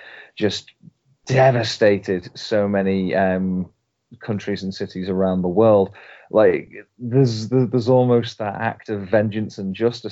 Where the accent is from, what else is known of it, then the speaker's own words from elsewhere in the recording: Chester, North West England, United Kingdom; now in Auckland, New Zealand; I'm reporting in live from Auckland here in Aotearoa, New Zealand. I'm from Chester in the UK originally.